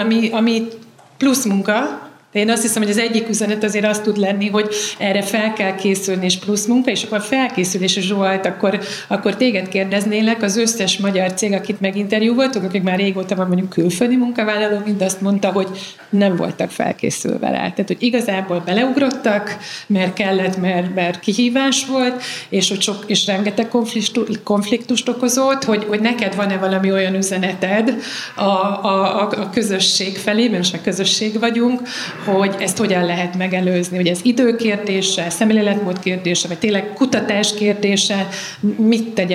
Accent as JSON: {"language": "Hungarian", "country": "Hungary", "said": "a magyarokra jellemző ugye a versenyszellem, a versengés, tehát hogy ez benne van a kultúránkban"}